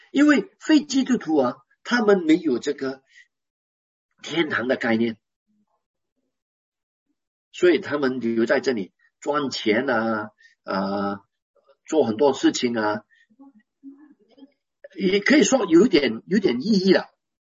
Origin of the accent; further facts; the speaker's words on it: Malaysia; Chinese is a second language; 因为我不大会讲那个普通话，我讲的是客家话，我会讲粤语一点，福建话也会讲一点，因为我是土生土长的马来西亚华人。